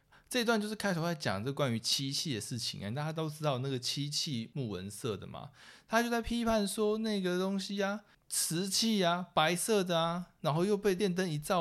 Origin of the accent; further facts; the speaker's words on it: Taiwan; 但是其实我们台湾人不太理解，就是壁龛呐。